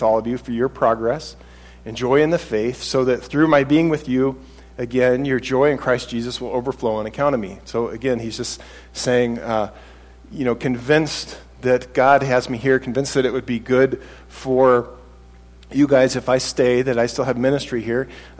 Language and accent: English; United States; I know that we have it pretty easy being American and being fairly wealthy compared to the world